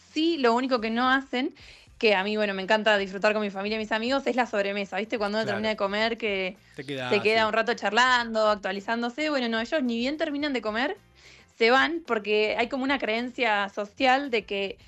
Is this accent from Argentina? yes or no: yes; Argentina; que yo soy de La Barría, de Argentina